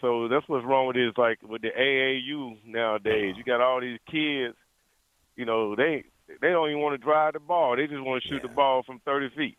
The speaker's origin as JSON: {"language": "English", "town": "Atlanta", "region": "Georgia", "country": "United States", "tie": "born or raised there", "said": "No, I'm from Atlanta, so I'm born and raised from the ATL."}